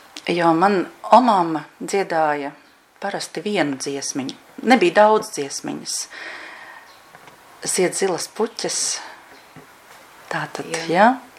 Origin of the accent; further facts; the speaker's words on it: Riga, Latvia; es no bērnu dienām tā līdz galam neesmu jutusies kā rīdziniece. Kāpēc? Tāpēc, ka es esmu dzimusi Pārdaugavā.